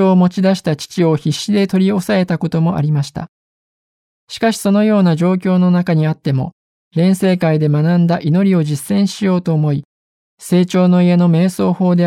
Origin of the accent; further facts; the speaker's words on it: Sumida, Tokyo, Japan; born there; 私は東京の墨田区に生まれました。